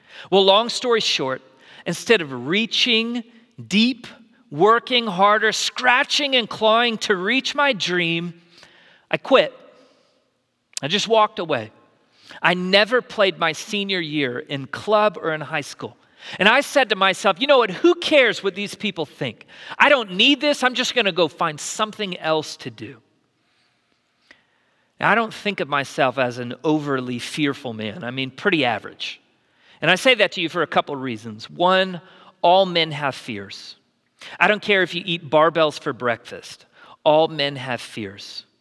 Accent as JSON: {"language": "English", "town": "Dallas", "region": "Texas", "country": "United States", "tie": "born or raised there", "said": "I grew up in the Dallas area, and from really the age of 10 all the way through high school, played at the highest club level."}